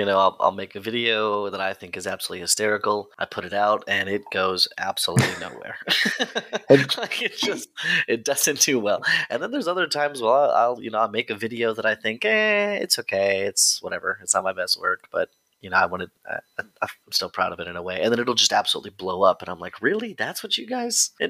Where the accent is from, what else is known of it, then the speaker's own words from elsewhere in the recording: United States; Of course, I'm never going to stop being American. I'm always I'm likely always going to be the loudest person in the room. I'm likely always going to be, this kind of over the top caricature of a person because that's just where I'm from